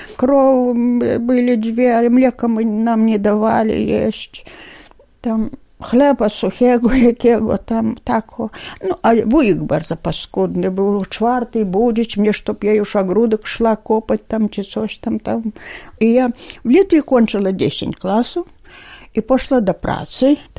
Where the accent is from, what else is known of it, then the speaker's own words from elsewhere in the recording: Vitebsk, Vitebsk Region, Belarus; Ale my tak troszkę nie w samym centrum mieszkali, jak tako na przykład...